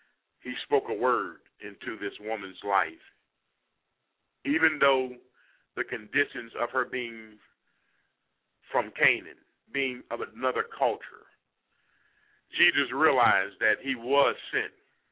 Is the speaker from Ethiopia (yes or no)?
yes; Ethiopia; I am from Ethiopia. My roots come out of Solomon.